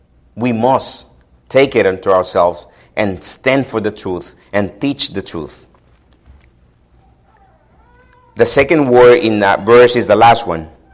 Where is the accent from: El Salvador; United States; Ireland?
El Salvador; Then I rephrase to myself, being from El Salvador, when does a Salvadorian start being Salvadorian?